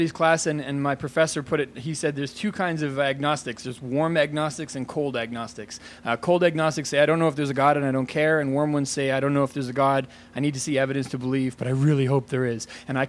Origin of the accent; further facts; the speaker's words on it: Vancouver, British Columbia, Canada; I'm from Vancouver, British Columbia. It's very alternative culture, crystal therapy, that kind of stuff. That was the norm.